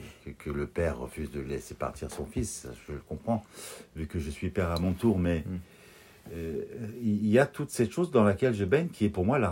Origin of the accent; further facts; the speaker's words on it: Lebanon; moi je suis arménien du Liban. Que ce soit bien clair. J'ai été formé là-bas, j'ai été accueilli là-bas, j'ai été nourri là-bas, à tous les points de vue.